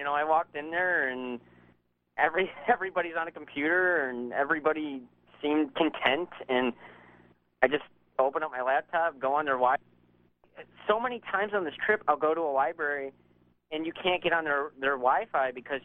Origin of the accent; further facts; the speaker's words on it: Saginaw, Michigan, United States; I'm going back home to where I grew up in Michigan in Saginaw.